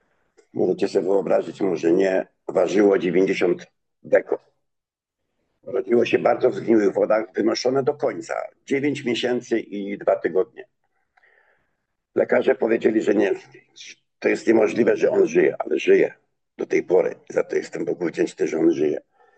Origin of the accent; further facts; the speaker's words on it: Nowy Dwór Gdański, Pomeranian Voivodeship, Poland; born there; urodziłem się w małej miejscowości w Polsce, w Nowym Dworze Gdańskim.